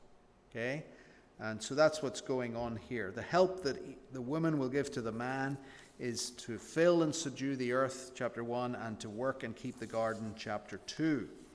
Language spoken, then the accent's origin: English; Northern Ireland, United Kingdom; I'm from Northern Ireland, so I'm more British than Irish. Very complicated political history. I'm not English. I'm British. I'm Northern Irish, not English, but I'm British.